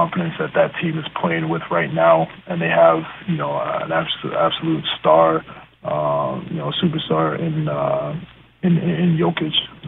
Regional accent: Montreal, Quebec, Canada; back home in Canada as a whole, but, you know, more importantly for, you know, the city I was born and raised in Montreal.

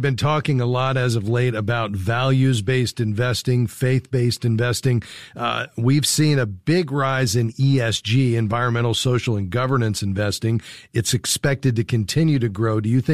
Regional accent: Fort Lauderdale, Florida, United States; Susie's in my hometown, Fort Lauderdale, Florida.

